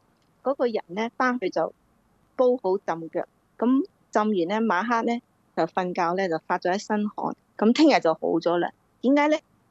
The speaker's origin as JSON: {"language": "Cantonese", "region": "Guangdong", "country": "China", "said": "同我哋广东人嘅保健身体咧"}